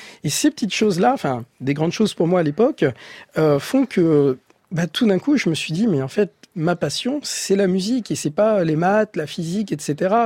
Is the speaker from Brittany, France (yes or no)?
no; Argenteuil, Île-de-France, France; born there; En fait, je suis né à Argenteuil, en banlieue parisienne